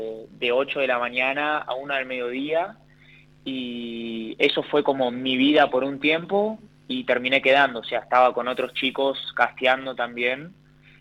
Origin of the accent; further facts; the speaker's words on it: El Bolsón, Río Negro, Argentina; also born or lived in Bariloche / Viedma; yo soy del Bolsón. La verdad es que viví también un tiempo largo en Viedma, pero nací en Bariloche y después, nada, mi vida está en Bolsón